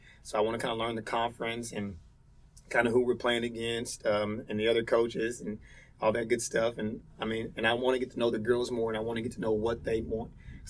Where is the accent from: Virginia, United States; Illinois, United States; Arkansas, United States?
Arkansas, United States; Gosling; And I grew up in Gosling, Arkansas, which is a little more Northeast Arkansas.